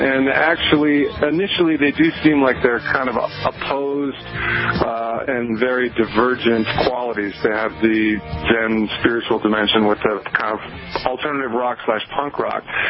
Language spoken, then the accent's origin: English; Minnesota, United States; I'm from Minnesota, and I dropped out of college after my second year, and I was intending to do it just for a brief spell.